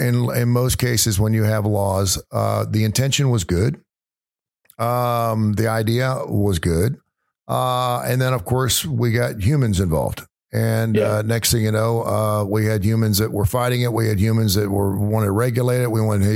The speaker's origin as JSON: {"language": "English", "town": "Cincinnati", "region": "Ohio", "country": "United States", "said": "I love it here because I'm from Cincinnati, and it is racist up there."}